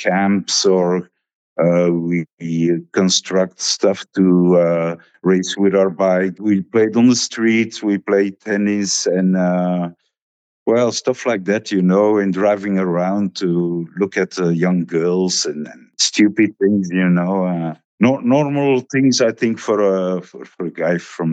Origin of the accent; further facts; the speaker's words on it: Antwerp, Flanders, Belgium; also born or lived in France; I'm from Antwerp, Belgium, and I'm an artist. I'm a painter. I was born in Antwerp, so I stayed there until I was about 26, I suppose. And then I lived for about 10 years to France.